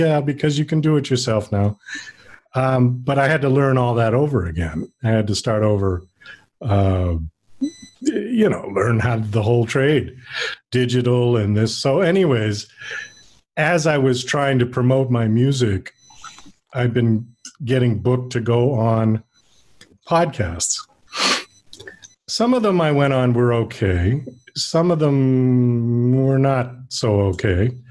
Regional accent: Boston, Massachusetts, United States; then I had to go home back to Boston. I'm originally from Boston

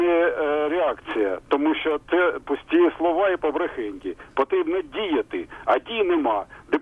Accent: Kharkiv, Kharkiv Oblast, Ukraine; я з Харкова.

